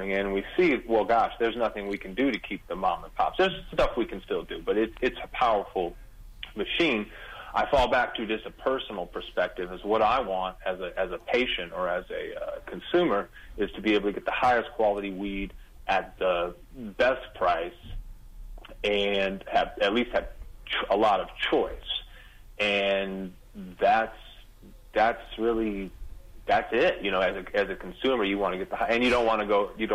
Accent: Oregon, United States; I'm from Oregon, so I've seen it all kind of happen in my little microcosmic world.

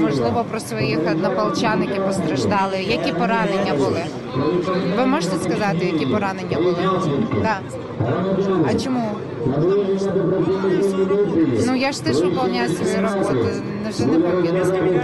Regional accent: Kyiv, Ukraine; я киянка.

